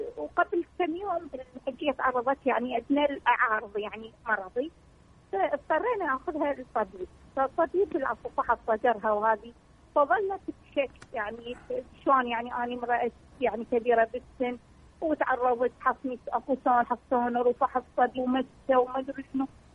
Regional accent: Baghdad, Baghdad Governorate, Iraq; مقبره عامه مقبره الشيخ معروف عندنا ببغداد

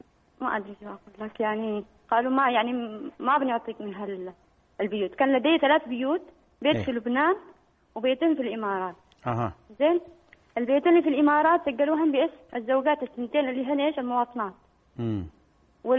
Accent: Yemen; also born or lived in United Arab Emirates / Oman; أنا يمنية الأصل.

